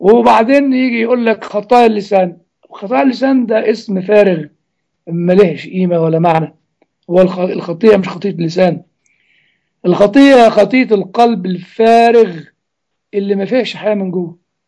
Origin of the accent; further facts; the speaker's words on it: Egypt; وطريقة الشيعة اللي موجودة عندنا في مصر